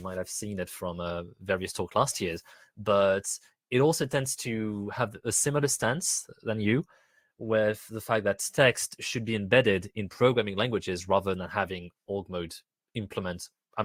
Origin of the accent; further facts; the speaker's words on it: Brazil; I'm from Brazil.